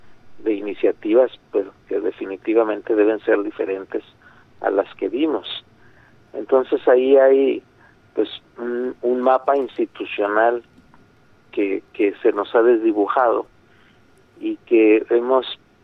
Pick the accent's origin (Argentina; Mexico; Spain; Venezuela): Mexico; el 40% ya somos mexicanos